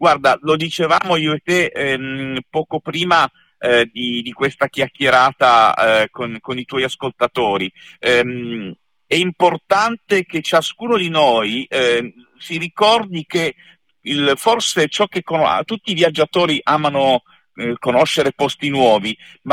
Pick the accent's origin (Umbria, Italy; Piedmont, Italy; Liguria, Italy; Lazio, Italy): Piedmont, Italy; Turin; Lo dico da torinese, pur essendo spesso critico della mia città.